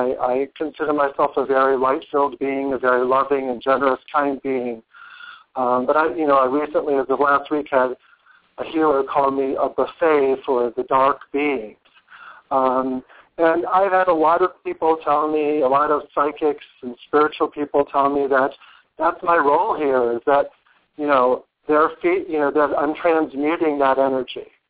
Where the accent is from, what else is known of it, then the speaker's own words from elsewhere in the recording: Michigan, United States; I also wanted to say to your guest that I grew up in Michigan, so love that Michigan energy.